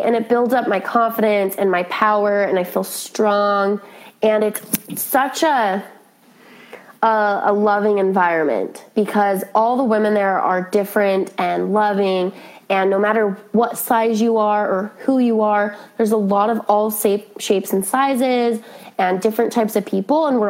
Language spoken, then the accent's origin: English; Utah, United States; So I grew up in Utah and I did it in Utah.